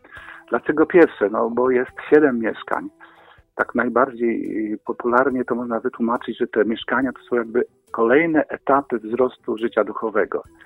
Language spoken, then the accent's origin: Polish; Zamość, Lublin Voivodeship, Poland; w Zamościu, bo to jest moje rodzinne miasto